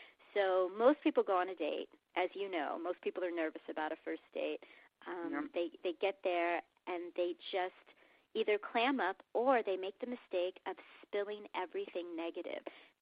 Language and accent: English; the South, United States; And I am from the South, where we approached everyone every day and talked to everyone.